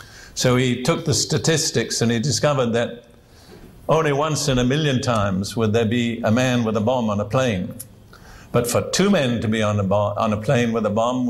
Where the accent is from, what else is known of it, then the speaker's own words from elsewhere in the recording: United Kingdom; I grew up in Britain between the two world wars.